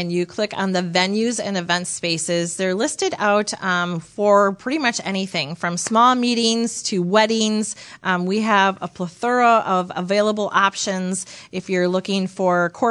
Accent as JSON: {"language": "English", "town": "Waterloo", "country": "United States", "tie": "born or raised there", "said": "So where I came from Waterloo, a small town, we also had a warming house too."}